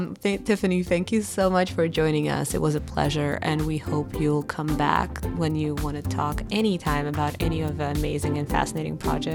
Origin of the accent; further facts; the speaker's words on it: Russia; English is a second language; now in United States; Growing up in Russia, I never knew that there was, you know, two camps.